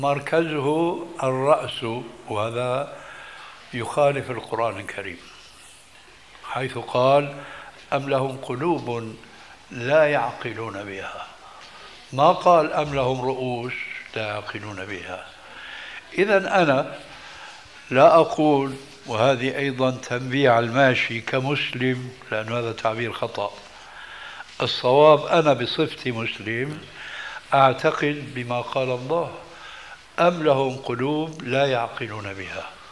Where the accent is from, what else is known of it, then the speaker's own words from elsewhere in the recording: Damascus, Damascus Governorate, Syria; عندنا في دمشق ماء اسمه ماء الفيجة